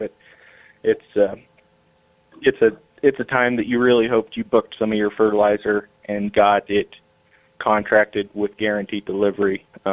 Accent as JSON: {"language": "English", "town": "Boise", "region": "Idaho", "country": "United States", "tie": "born or raised there", "said": "I grew up in Boise, Idaho, or around Boise, Idaho"}